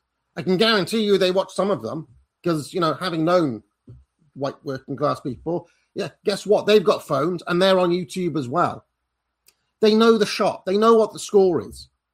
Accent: England, United Kingdom; I would have voted Reform if they didn't alienate me as an Englishman.

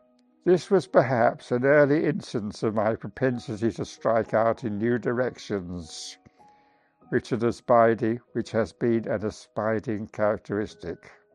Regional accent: London, United Kingdom; I was born in London, in the London suburb of Hampstead, on the 20th of century, February 1930. It was there that I spent my first 5 years.

